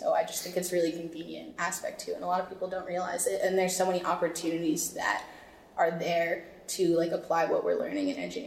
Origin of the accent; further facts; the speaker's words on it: Pennsylvania, United States; So I'm also from Pennsylvania, but a little further out from Philadelphia.